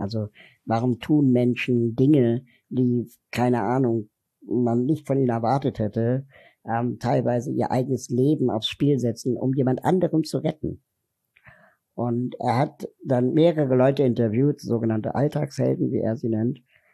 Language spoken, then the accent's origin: German; Berlin, Germany; Ich komme aus Berlin, bin 40 Jahre alt